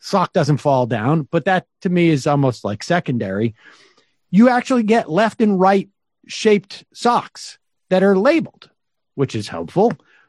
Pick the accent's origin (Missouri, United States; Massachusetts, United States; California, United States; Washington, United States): Massachusetts, United States; I'm from Massachusetts.